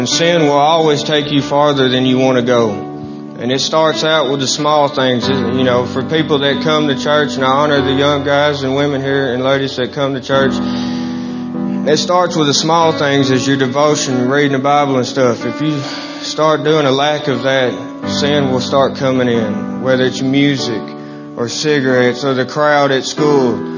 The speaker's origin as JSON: {"language": "English", "town": "Jackson", "region": "Tennessee", "country": "United States", "tie": "born there", "said": "I'm 26 years old. I was born in 1989 in Jackson, Tennessee."}